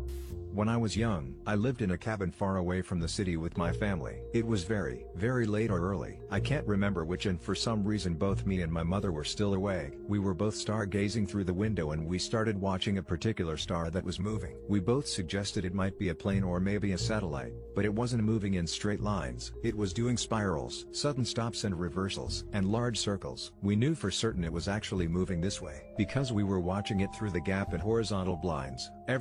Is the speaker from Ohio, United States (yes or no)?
no; Hawaii, United States; I grew up in Hawaii, and one evening on Christmas Eve I was quite young, still young enough to believe in Santa Claus.